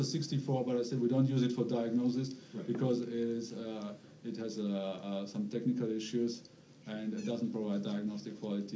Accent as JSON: {"language": "English", "country": "Germany", "said": "I'm from Germany."}